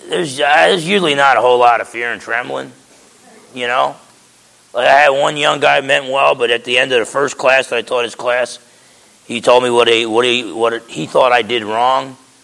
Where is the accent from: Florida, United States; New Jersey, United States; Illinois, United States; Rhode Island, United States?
New Jersey, United States; You know, I complain a lot. I'm from New Jersey. It's my nature to complain.